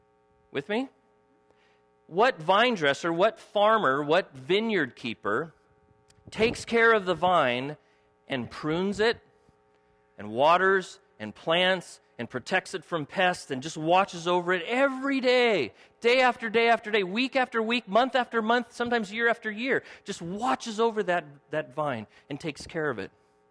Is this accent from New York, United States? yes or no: no; California, United States; Born and raised in California.